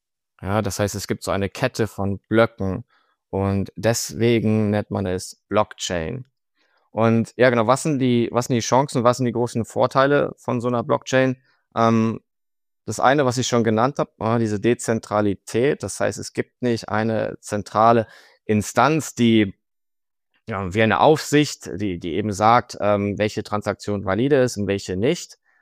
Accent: Cologne, North Rhine-Westphalia, Germany; now in London, United Kingdom; ursprünglich komme ich aus dem Raum Köln, habe an der Uni Köln studiert. Und aktuell bin ich bei uns an der Zentrale von WisdomTree in London angesiedelt.

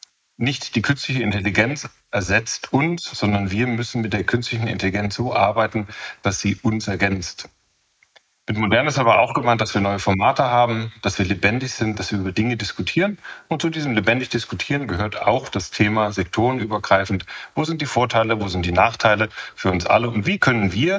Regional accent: Koblenz, Rhineland-Palatinate, Germany; in meiner Heimatstadt Koblenz

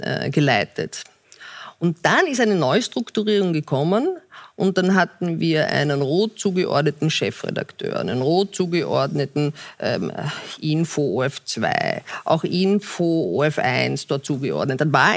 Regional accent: Austria; weil wir haben als Österreicher das Bedürfnis

